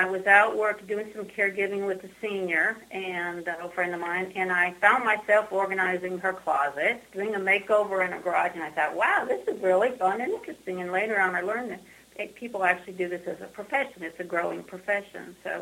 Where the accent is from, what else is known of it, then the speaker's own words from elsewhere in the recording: Cleveland, Ohio, United States; moved away as an adult; I'm originally from Cleveland, Ohio.